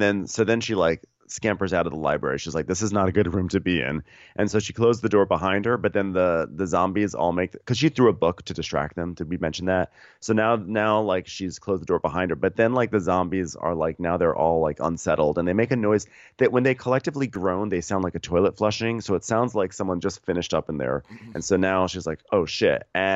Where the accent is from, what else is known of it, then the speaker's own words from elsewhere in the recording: New York, United States; accent: New York; It's probably my New York accent.